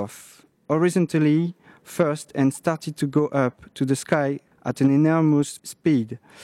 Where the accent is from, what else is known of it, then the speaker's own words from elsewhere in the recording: Grasse, Provence-Alpes-Côte d'Azur, France; English is a second language; from Grasse, Côte d'Azur, France.